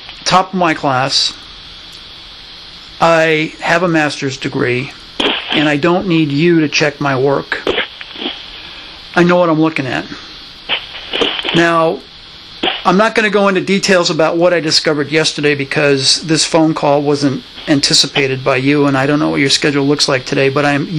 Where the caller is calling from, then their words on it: Sweetwater, Tennessee, United States; I'm calling from Sweetwater, Tennessee.